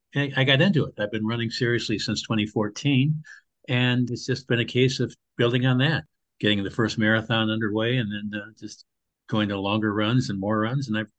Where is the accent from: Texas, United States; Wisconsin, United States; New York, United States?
Wisconsin, United States; Milwaukee; also born or lived in Montreal; I grew up in Milwaukee, then I spent some years in Montreal. Have been in the Carolinas since 1996.